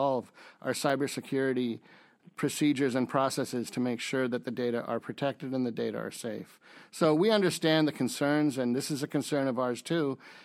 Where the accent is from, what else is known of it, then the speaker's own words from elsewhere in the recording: California, United States; I'm from California, so I was very sensitive to the forest fires that happened last year.